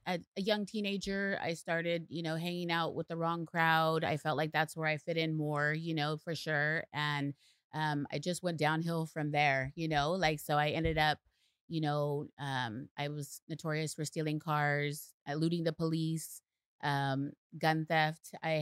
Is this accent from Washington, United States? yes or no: yes; Washington, United States; also born or lived in Portland, United States; I grew up in Washington State. Okay. I grew up. It's close to Vancouver, Washington.